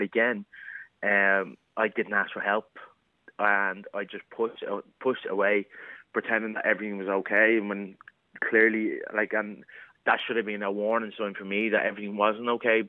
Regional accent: New York, United States; born there; I was born in New York, and my mom moved back here when I was like 1 or 2

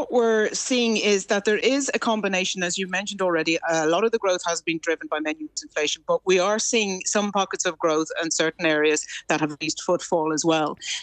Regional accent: Ireland; and you know, as Irish people, when we're out

